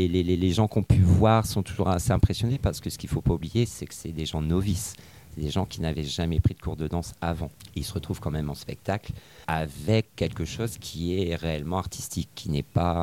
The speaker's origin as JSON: {"language": "French", "region": "Hauts-de-France", "country": "France", "lives_now": "Reims, France", "said": "moi je suis du Nord, je ne suis pas de Reims, je suis de l'Aisne."}